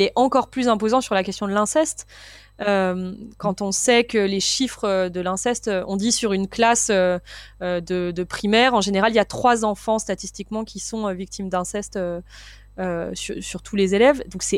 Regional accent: Auvergne-Rhône-Alpes, France; il y a des filles qui collent à côté de chez moi, en Haute-Savoie, dans un tout petit bled, ce qui aurait été inimaginable au moment où moi, j'ai grandi.

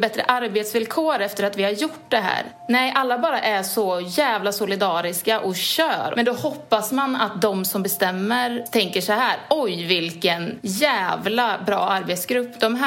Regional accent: Arvika, Värmland, Sweden; now in Gothenburg, Sweden; Jag är 29 år. Jag bor i Björkekär i Göteborg. Men jag kommer ursprungligen från Arvika i Värmland.

